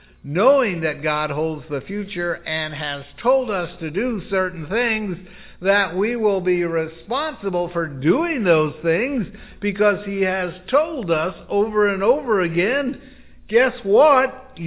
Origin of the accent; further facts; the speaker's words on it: California, United States; moved away as an adult; and I was raised in California. I didn't leave the state until I was 27. I don't really want to go back.